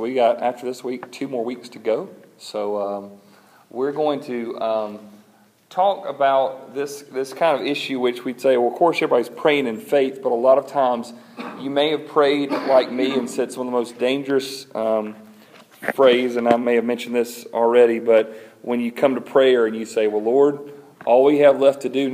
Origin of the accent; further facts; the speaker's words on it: Greenwood, South Carolina, United States; I grew up in Greenwood.